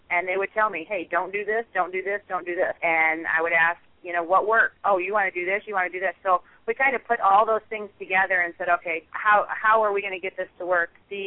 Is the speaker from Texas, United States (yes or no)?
yes; Flatonia, Texas, United States; I'm number 51. I play outside linebacker and tight end, and I'm from Flatonia, Texas.